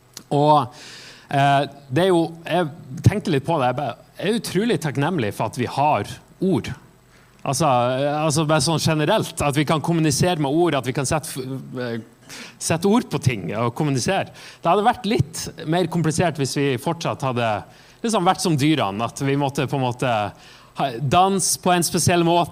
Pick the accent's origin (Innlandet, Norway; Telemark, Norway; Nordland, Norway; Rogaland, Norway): Nordland, Norway; Lovund; Jeg vokste opp i Nordland, på Helgeland, og vokste opp på noen forskjellige øyer der oppe. Så på en øye som vokste opp på heter Lovund, i Lurøy kommune, så det veldig fint.